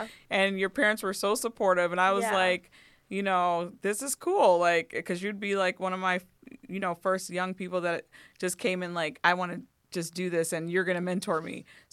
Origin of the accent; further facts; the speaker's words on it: Toledo, Ohio, United States; also born or lived in Brooklyn; I always say I was born in New York, but Toledo raised me. I was born mm-hmm. in Brooklyn, you know, but bred in Toledo.